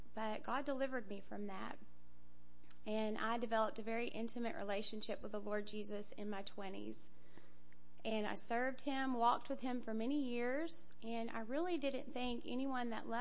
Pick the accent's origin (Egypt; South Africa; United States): United States; Tyler, Texas; I'm 35 years old. I'm from Tyler, Texas, and I'm a graduate of Teen Challenge.